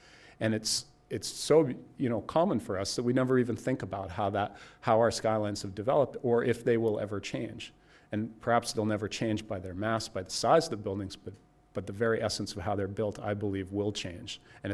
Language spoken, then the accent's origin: English; Canada; as a Canadian